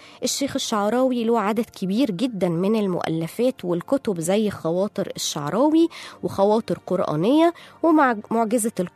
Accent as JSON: {"language": "Arabic", "country": "Egypt", "said": "يعني كان علامة بجد في عندنا في مصر وفي العالم العربي كله"}